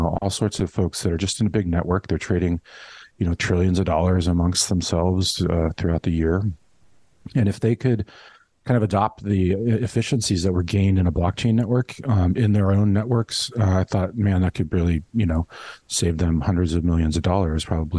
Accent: California, United States; also born or lived in San Francisco, United States / New York City, United States; So I grew up here in California. I'm in Los Angeles now, but moved around for college and lived in San Francisco for a while, and then moved to New York City in 2004 with my wife.

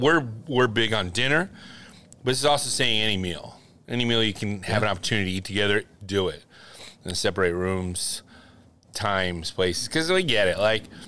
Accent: Philadelphia, Pennsylvania, United States; I told you we're from Philly.

